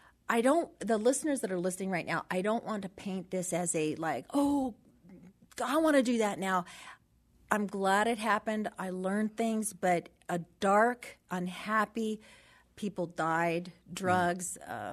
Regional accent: San Pedro, California, United States; No, actually born and raised in San Pedro.

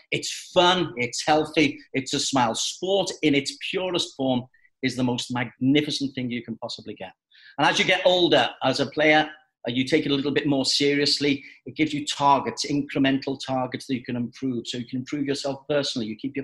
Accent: Liverpool, North West England, United Kingdom; There's a big Scottish community in Liverpool. We regard ourselves largely as British rather than English. We call ourselves the capital of Ireland, Scotland and Wales

